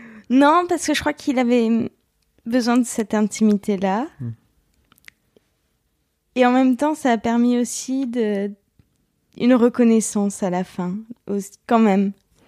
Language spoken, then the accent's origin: French; Bouzonville, Grand Est, France; Ouais, alors je viens d'un coin paumé de France qui s'appelle Bouzonville.